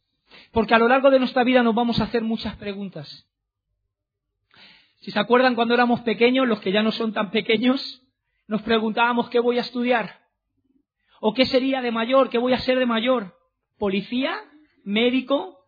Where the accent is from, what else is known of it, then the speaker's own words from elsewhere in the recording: Madrid, Community of Madrid, Spain; Yo que soy de Madrid, los que habéis comido cocido madrileño saben que es un plato bien fuerte.